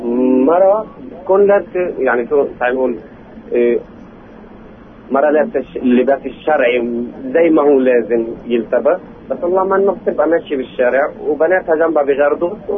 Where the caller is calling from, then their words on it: Jerusalem, Palestine; من القدس والله.